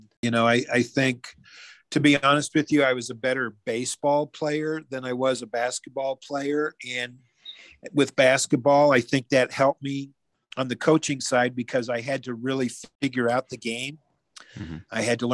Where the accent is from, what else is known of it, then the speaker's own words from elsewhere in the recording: Kansas City, Missouri, United States; I grew up in Kansas City, went to North Kansas City High School, played baseball and basketball there, and went on to college.